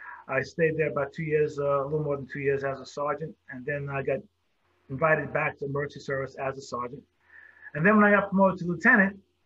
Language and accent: English; Brooklyn, New York, United States; So I'm a Brooklyn guy. I'm broadcasting to you here from Brooklyn. Brooklyn. Yeah, born and raised.